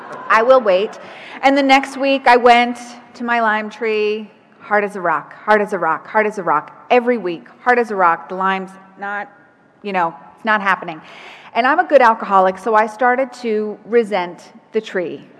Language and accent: English; New York, United States; and I'm from New York, so having a tree that had, like, produce, you know, I felt like a farmer.